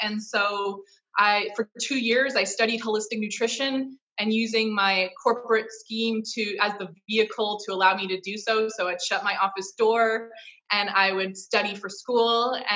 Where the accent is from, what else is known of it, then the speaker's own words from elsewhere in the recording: Peterborough, Ontario, Canada; I am from Peterborough, Ontario, which is 2 hours outside of Toronto.